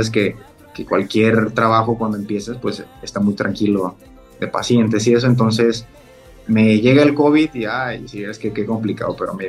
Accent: Lázaro Cárdenas, Michoacán, Mexico; born there; mi acta de nacimiento dice de Uruapan, o sea, pero yo en realidad nací en Lázaro Cárdenas, Michoacán.

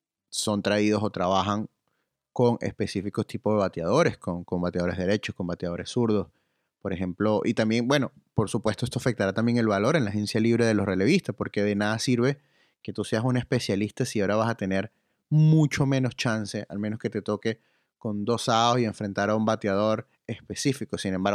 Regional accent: Canada; esto lo estoy hablando como canadiense

